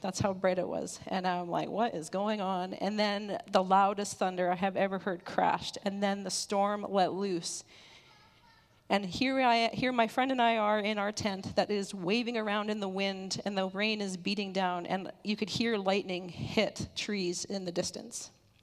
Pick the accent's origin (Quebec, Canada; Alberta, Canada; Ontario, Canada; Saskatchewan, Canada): Alberta, Canada; Medicine Hat; I grew up in Medicine Hat area, and so we got some pretty wild storms down there.